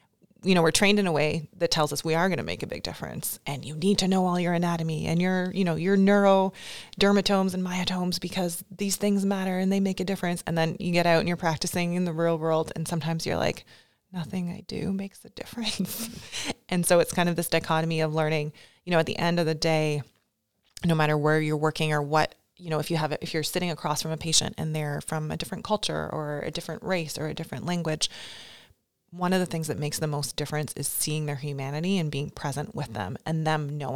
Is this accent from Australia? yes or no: no; London, Ontario, Canada; I've been working in London, which is where, my hometown, where I'm from. And when we moved back to Canada